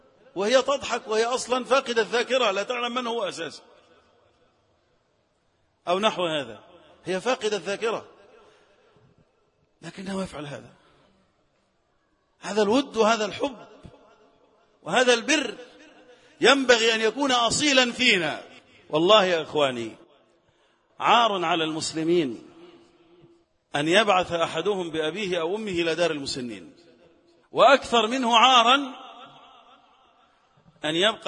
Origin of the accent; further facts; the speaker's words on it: Egypt